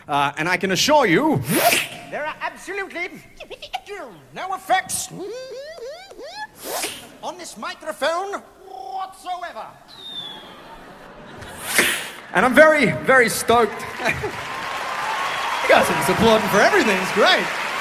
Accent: Brisbane, Queensland, Australia; You know, I'm from Brisbane, which is a great city to live in.

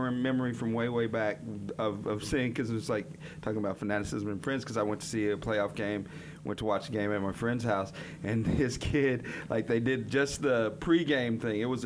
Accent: Kansas City, Missouri, United States; Is I'm from Kansas City and he's living in Denver

